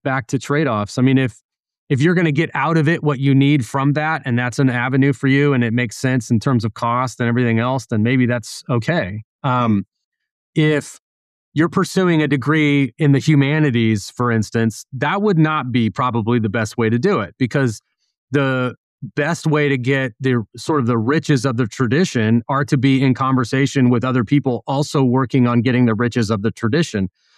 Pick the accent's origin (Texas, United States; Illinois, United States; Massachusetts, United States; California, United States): California, United States; now in Tennessee, United States; I'm a 50-year-old man. I've only lived as long as I've lived. I grew up in California. I live in Tennessee.